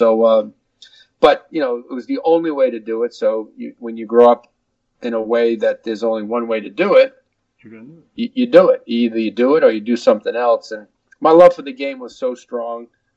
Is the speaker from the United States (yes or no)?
yes; Boston, Massachusetts, United States; Growing up in Boston, it was football, baseball, it was hockey.